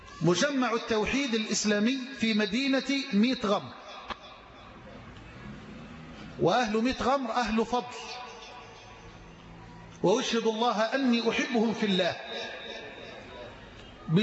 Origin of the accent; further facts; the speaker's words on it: Egypt; اللهم اجعل بلدنا مصر أمنا أمانا سخاء رخاء